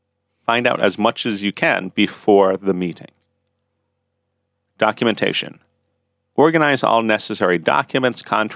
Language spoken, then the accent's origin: English; United States; Growing up in the United States, I was always taught it's very important to look someone in the eye